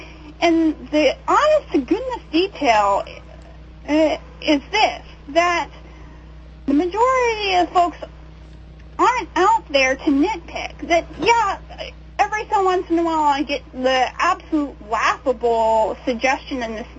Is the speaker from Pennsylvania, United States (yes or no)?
yes; Pittsburgh, Pennsylvania, United States; And there are folks in my hometown in Pittsburgh, Pennsylvania